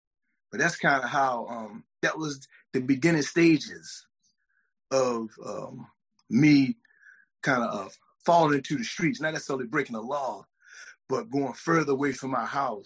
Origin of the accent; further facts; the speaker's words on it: Baltimore, Maryland, United States; I was born in Baltimore. I grew up in District, I was District 17, but I grew up in District 16 and 15. So basically, Northwest Baltimore, basically West Baltimore.